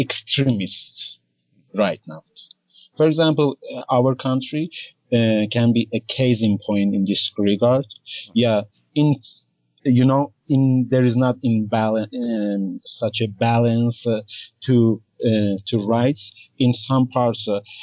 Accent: Iran; English is a second language; I'm from Iran.

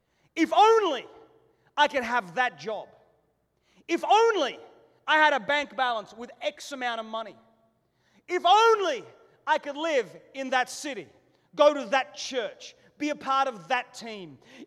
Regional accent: Australia; growing up in Australia as a boy and as a teenager

